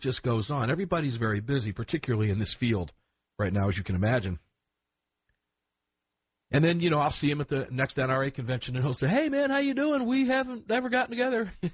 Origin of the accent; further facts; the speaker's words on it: Tampa, Florida, United States; I did watch a little bit of Donald Trump today down in Tampa, more so because that's my hometown.